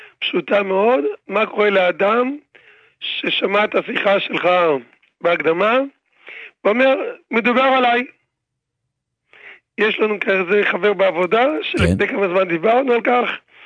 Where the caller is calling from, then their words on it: Jerusalem, Jerusalem District, Israel; אני מדבר מירושלים.